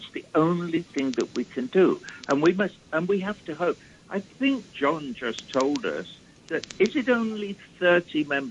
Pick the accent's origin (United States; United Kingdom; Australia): United Kingdom; England; I'm English.